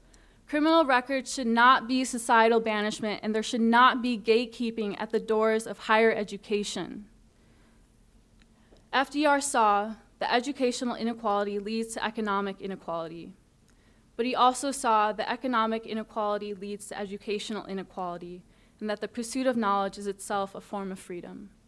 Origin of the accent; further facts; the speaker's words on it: Elk Grove Village, Illinois, United States; I'm an undergraduate student here at UIC. I'm originally from Elk Grove Village, a nearby Chicago suburb.